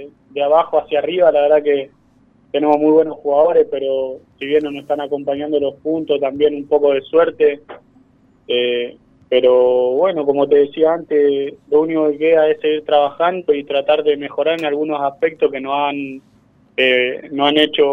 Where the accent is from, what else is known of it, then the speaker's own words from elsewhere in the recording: Argentina; born there; soy nacido en Argentina, pero tengo pariente, digamos, paraguayo, pero soy argentino.